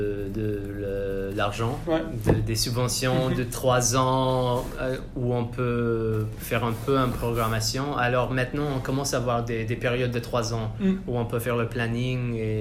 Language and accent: French; Île-de-France, France; accent: Parisian; je crois que mon accent, c'est un peu parisien.